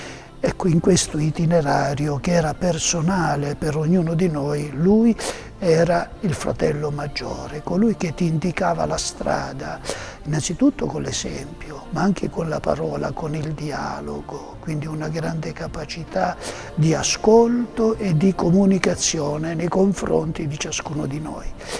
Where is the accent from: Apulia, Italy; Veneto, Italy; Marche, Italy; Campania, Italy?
Apulia, Italy; Alessano; anch'io sono di Alessano